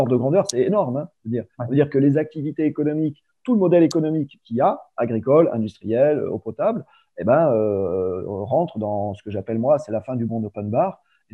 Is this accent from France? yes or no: yes; Provence-Alpes-Côte d'Azur, France; on a l'habitude en Provence, moi j'habite enfin, je viens de Provence en grande partie.